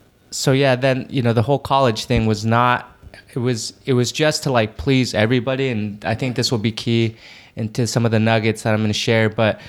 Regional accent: Utah, United States; But that, like growing up in Utah, you have to take advantage of for reals, like the nature and the beauty of that place.

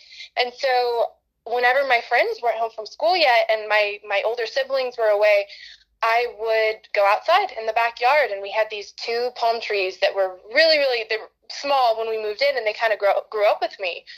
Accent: Austin, Texas, United States; So I grew up in Austin, Texas. This is home for me.

